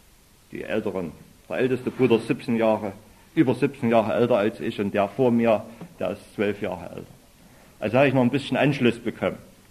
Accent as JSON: {"language": "German", "town": "Chemnitz", "region": "Saxony", "country": "Germany", "tie": "born or raised there", "said": "Ich bin wirklich ein Kind der DDR. Ich habe bis zur Wende nichts anderes erlebt als Sozialismus. Ich wurde 1952 in Chemnitz geboren, als sechstes und letztes Kind, als Nachzügler. Meine Eltern waren damals Mitte 40."}